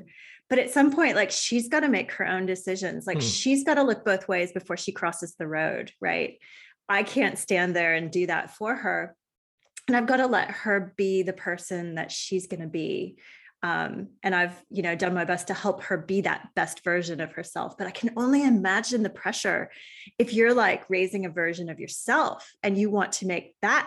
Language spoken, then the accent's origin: English; United States; now in Australia; when I go back to the States, people love my Australian accent, but when I'm here, Australians are like, you're so American.